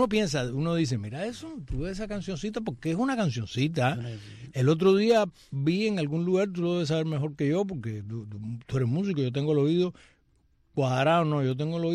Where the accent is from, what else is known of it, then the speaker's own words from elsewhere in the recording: Cuba; Sí, somos cubanos